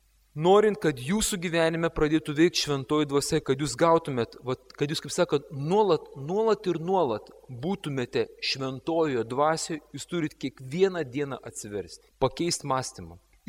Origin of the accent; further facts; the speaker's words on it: Šiauliai, Šiauliai County, Lithuania; Kalbu apie šiauliečius, nes aš pats esu šiaulietis.